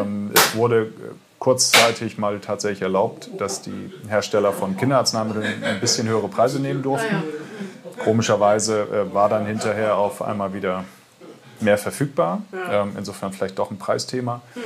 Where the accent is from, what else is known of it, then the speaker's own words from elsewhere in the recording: Bremen, Germany; geboren bin ich oder aufgewachsen in Oberneuland. Ich bin einfach mit der Gegend einfach irgendwie verwurzelt